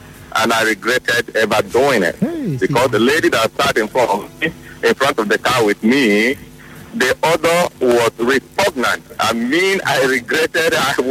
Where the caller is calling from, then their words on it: Port Harcourt, Rivers, Nigeria; I'm calling from Port Harcourt.